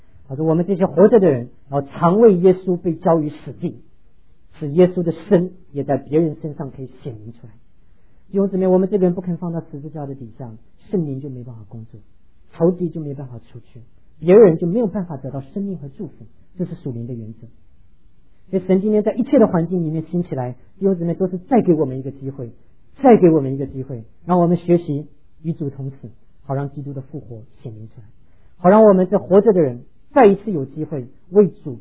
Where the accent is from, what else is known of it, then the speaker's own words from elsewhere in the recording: Taiwan; now in United States; 1979年我刚从台湾来到美国的时候